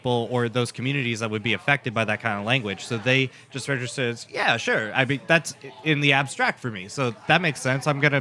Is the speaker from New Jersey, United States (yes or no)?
no; Iowa, United States; like my home state Iowa, who don't really interact with a lot of people from different ethnicities